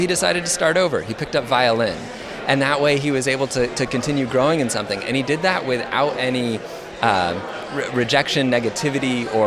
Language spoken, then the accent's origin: English; Maine, United States; now in Los Angeles, United States; I'm originally from Maine, live in Los Angeles now